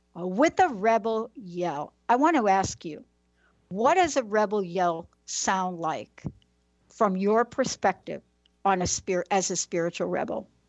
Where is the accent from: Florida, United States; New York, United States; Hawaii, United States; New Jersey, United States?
New York, United States; But don't forget, I'm a girl from New York.